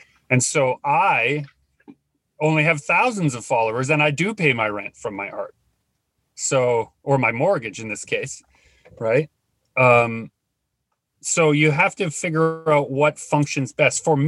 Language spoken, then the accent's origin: English; Canada; We're so Canadian.